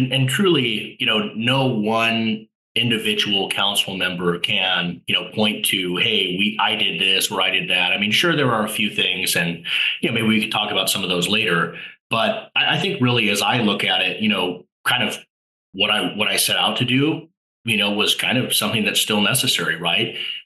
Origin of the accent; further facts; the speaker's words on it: Fullerton, California, United States; growing up in Fullerton, we know a lot about our city's roots and our city's history